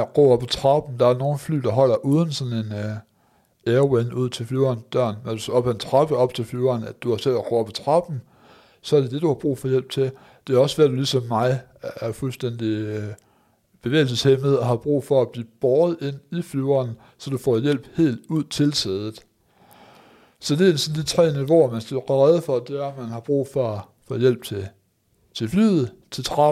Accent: Aarhus, Central Denmark Region, Denmark; Jeg er selv fra Aarhus, og vi har en meget, meget lille lufthavn i Aarhus.

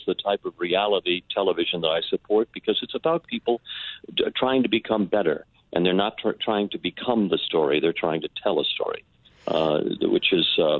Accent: West Hartford, Connecticut, United States; I have to say that I had great parents growing up in West Hartford, Connecticut

